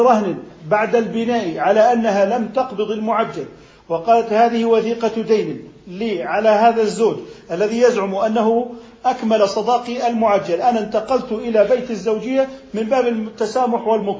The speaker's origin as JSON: {"language": "Arabic", "country": "Jordan", "said": "ونحن عندنا في الأردن عرف بتأخير المهر المؤجل"}